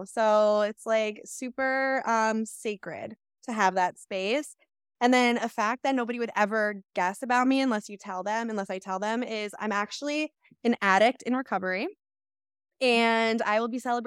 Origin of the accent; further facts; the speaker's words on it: Freehold, New Jersey, United States; I'm best friends with my sister. I grew up in Freehold, New Jersey.